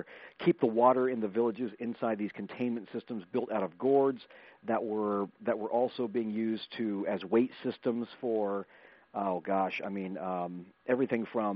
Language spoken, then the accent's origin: English; Portland, Oregon, United States; And I'm from the Pacific Northwest, Portland, Oregon